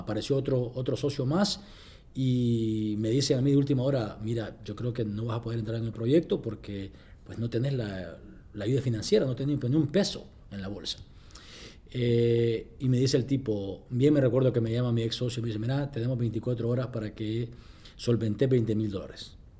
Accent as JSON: {"language": "Spanish", "country": "El Salvador", "tie": "born or raised there", "said": "Soy originario de El Salvador. En los años 80, como todo el mundo sabe, se inicia la guerra civil y el país entra en un caos de incertidumbre."}